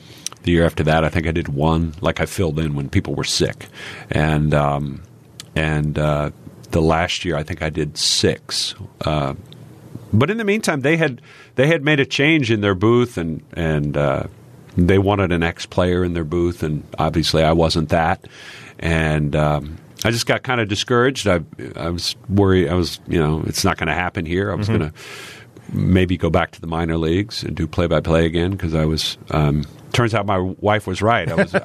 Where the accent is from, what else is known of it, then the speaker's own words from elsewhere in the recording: Texas, United States; Growing up in Texas, football is king.